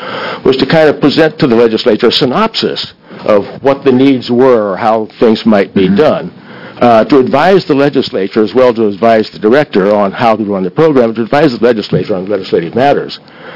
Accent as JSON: {"language": "English", "town": "Williams", "region": "Oregon", "country": "United States", "said": "I'm from Williams, Oregon, and you have heard from me."}